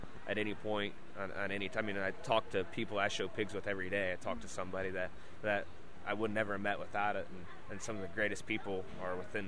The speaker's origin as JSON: {"language": "English", "town": "Carlinville", "region": "Illinois", "country": "United States", "tie": "born or raised there", "said": "Yeah, I'm from Carlinville, Illinois there. Not too far from Highland here, but grew up on our farm with family and everybody."}